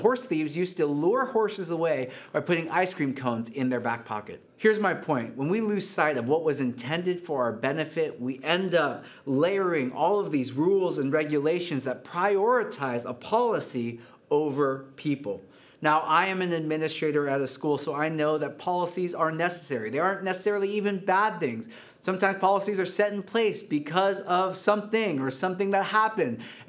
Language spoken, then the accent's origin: English; United States; born there; And so my wife, that's, again, I was born in America, but I didn't have the same experience of America.